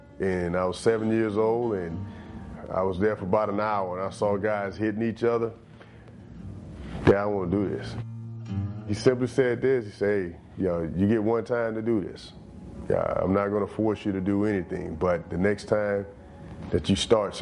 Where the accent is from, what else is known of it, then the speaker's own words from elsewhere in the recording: Pensacola, Florida, United States; I grew up in Pensacola, Florida. You're right there on the Gulf of Mexico, pretty much the last city before you hit Alabama.